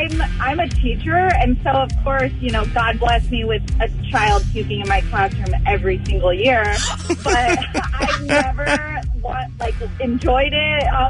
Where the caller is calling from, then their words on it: Corona, California, United States; I'm calling from Corona, California.